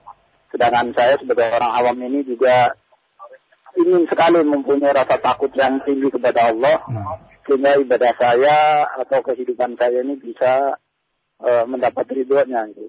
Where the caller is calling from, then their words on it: Bekasi, West Java, Indonesia; Saya dari Bekasi